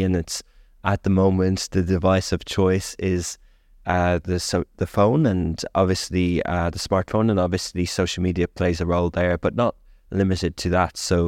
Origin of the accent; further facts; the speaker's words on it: Ireland; I'm from Ireland. Ireland has the Republic and the North. So the Republic is the South. And in Ireland, we have Gaelic communities, Irish-speaking areas in little pockets of the coast. And I'm from one of these tiny little places. In English, it's called Old Parish.